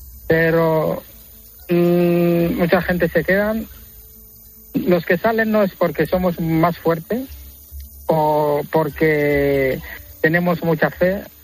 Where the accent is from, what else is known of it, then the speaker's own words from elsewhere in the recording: Douala, Littoral, Cameroon; Sí, yo soy de Camerún. Camerún está en el centro de África y precisamente de la costa. Soy de Douala.